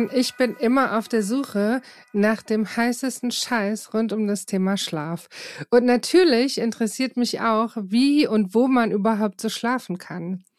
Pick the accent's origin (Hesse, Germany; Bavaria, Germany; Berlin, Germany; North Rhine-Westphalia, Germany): Hesse, Germany; Frankfurt; ich bin ja aus Frankfurt